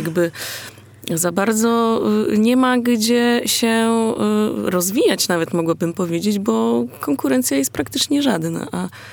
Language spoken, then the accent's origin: Polish; Warsaw, Masovian Voivodeship, Poland; born there; Ja znowu już urodziłam się w Warszawie i strasznie chciałabym tam wrócić.